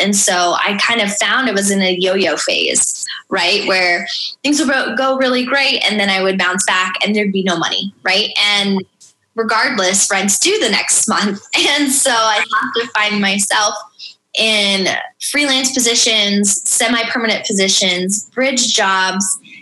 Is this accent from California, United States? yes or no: no; Ohio, United States; I'm from Ohio. It's more like a blue collar, you work hard every day